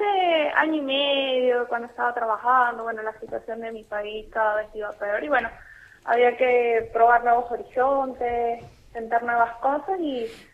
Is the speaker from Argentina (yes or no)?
no; Venezuela; moved away; algunos no saben que soy de Venezuela y me preguntan, ¿pero tú de dónde eres? Por la tonada. Algunos me dicen, ¿eres del norte? Y yo, no, de muy, muy norte, les digo, vengo de Venezuela.